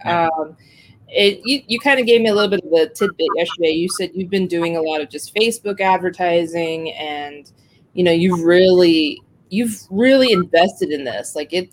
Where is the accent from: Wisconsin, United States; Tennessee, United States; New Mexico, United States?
New Mexico, United States; moved away; because I'm originally from New Mexico, you know, and, you know, we do have Albuquerque Comic Con. I live here in California, obviously